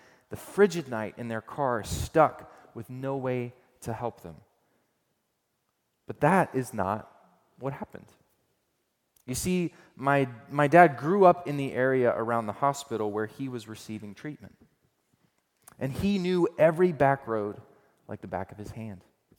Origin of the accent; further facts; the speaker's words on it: Georgia, United States; You know that many of you know that I'm from Georgia and my parents still live there.